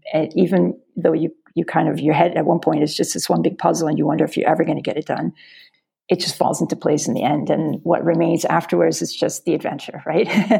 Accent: United States; And I'm American, my husband's German, and we met living in an international dorm at Cornell University

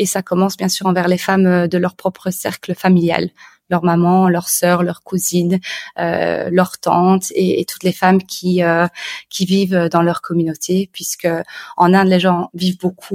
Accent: Belgium; je viens de Belgique, j'habite à Bruxelles.

